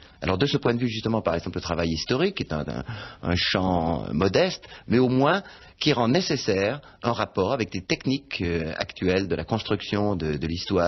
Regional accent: Auvergne-Rhône-Alpes, France; born there; moi, je suis né en Savoie. Mais c'est une famille qui est originaire plutôt du Dauphiné, du nord du Dauphiné.

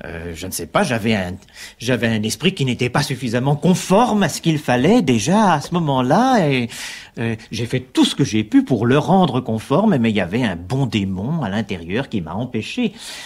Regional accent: Paris, Île-de-France, France; also born or lived in Lille; je suis né dans le Nord, mais c'est en effet par accident, et j'ai quitté le Nord, c'est-à-dire très précisément la banlieue de Lille, quand j'avais l'âge de 3 ans, pour venir à Paris. C'est-à-dire que je suis un Parisien caractéristique.

